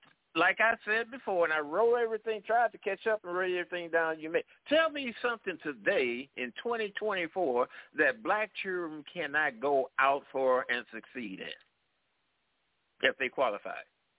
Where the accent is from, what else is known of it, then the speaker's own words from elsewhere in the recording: St. Louis, Missouri, United States; I grew up in St. Louis. I grew up in St. Louis where black preachers ran King out of the city when he tried to come in there.